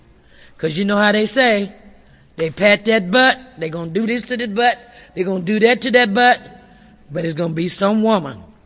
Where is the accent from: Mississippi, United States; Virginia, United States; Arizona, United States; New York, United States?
Mississippi, United States; because I'm from Mississippi.